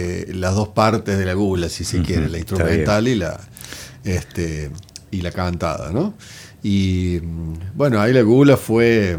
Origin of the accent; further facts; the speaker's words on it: Jesús María, Córdoba, Argentina; Yo soy de Jesús María.